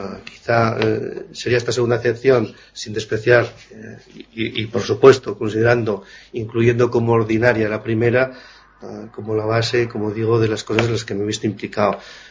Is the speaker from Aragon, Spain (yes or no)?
yes; Zaragoza, Aragon, Spain; also born or lived in Logroño; now in Barcelona, Spain; No, yo soy riojano. Nacido en Logroño, malcriado en Zaragoza, un poco mezclado con el País Vasco.